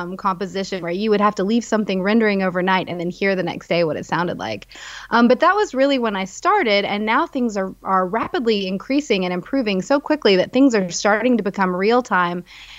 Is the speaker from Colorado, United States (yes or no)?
no; Tennessee, United States; So I grew up in East Tennessee, and I grew up singing in choirs and, you know, listening to a lot of really great country music.